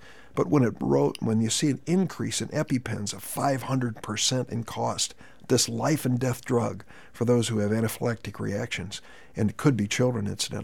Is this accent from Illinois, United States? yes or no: yes; East St. Louis, Illinois, United States; They moved to East St. Louis, where I grew up. So I grew up in the Metro East area, as did my wife.